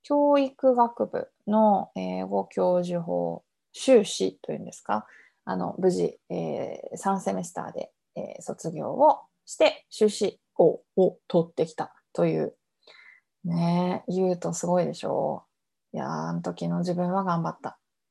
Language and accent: Japanese; Iwaki, Fukushima, Japan; now in Kawagoe, Japan; ハワイアンズで有名な福島県いわき市出身でございます。今は埼玉県の川越市に住んでいて、もう3年ぐらい経ちますかね、川越に住み出してからというのは。